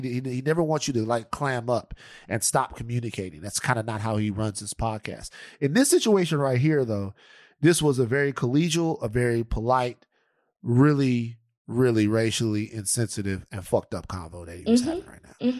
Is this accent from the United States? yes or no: yes; Louisiana, United States; I'm from Louisiana. I'm not. I came from here and I moved here. I'm not going to live in the cold, man.